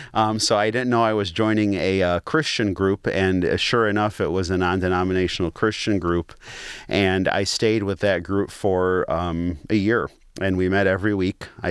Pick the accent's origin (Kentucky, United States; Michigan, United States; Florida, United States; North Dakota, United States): Michigan, United States; Southfield; I grew up in Southfield, Michigan, was born in May 15th, 1989, to two parents of Middle Eastern descent.